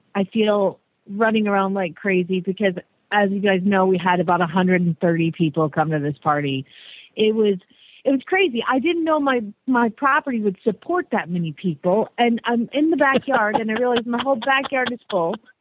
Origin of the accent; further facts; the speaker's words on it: Phoenix, Arizona, United States; from Phoenix, Arizona.